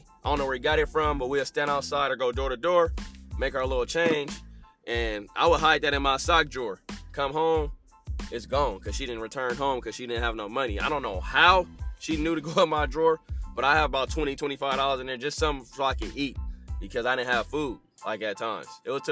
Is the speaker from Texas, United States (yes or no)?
no; Berkeley, California, United States; So I come from Berkeley, California. You know, I grew up rough